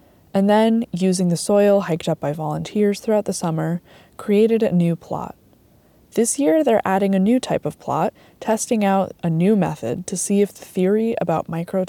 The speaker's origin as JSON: {"language": "English", "region": "Maine", "country": "United States", "tie": "born or raised there", "said": "I grew up in Down East Maine and spent much of my childhood outside in nature, out in the woods behind my house, on cobble granite beaches and hiking trails in Acadia."}